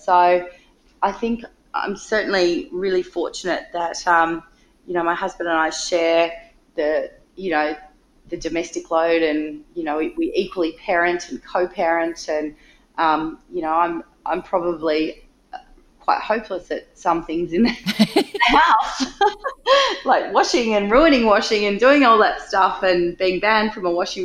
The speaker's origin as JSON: {"language": "English", "country": "Australia", "tie": "born or raised there", "said": "that's been drummed into me my whole life, growing up as an Aussie kid, is you've just got to have a really great sun protection."}